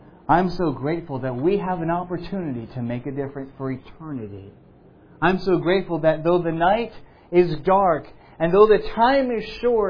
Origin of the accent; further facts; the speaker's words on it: Dublin, Leinster, Ireland; I grew up in Dublin, and so I'm no farmer